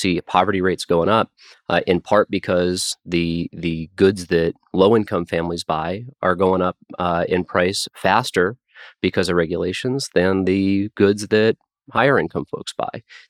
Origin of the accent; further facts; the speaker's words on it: Nebraska, United States; get rid of the 1,800 hour requirement to get a barber's license in my home state of Nebraska